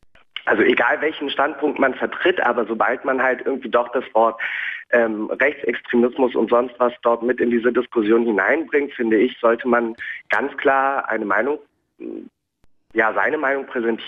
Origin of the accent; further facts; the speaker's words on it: Berlin, Germany; mich selbst als deutsch. Ich bin viel mehr Deutscher als Türke. Wenn ich in die Türkei reise, dann besuche ich dort meine Verwandten. Mein Leben ist aber hier in Berlin. Das ist meine Heimat.